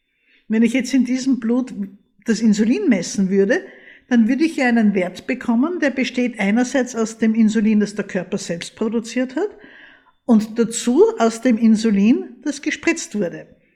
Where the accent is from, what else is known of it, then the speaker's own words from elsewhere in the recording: Austria; Bei uns in Österreich haben die meisten so eine braunrote Kappe.